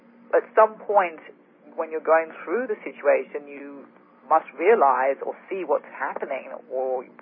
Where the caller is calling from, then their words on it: New York, United States; because we're calling from New York, in case listeners out there didn't realize